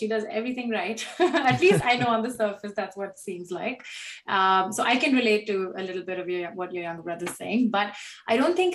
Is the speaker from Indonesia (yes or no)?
no; India; growing up in a big I'm Indian, so big Indian family where you are growing up with a generation that is very heavily influenced by Indian traditions